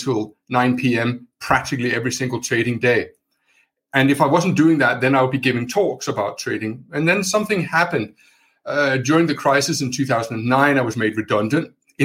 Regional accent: Denmark; I am from Denmark.

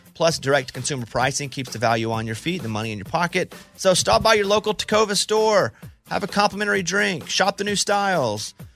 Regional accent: Arkansas, United States; I'm from Arkansas. Why can't I not go up and say hello?

